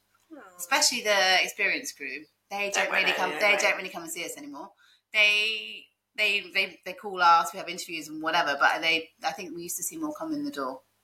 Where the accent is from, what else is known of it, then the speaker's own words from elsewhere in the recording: United Kingdom; That's because we're British, aren't we?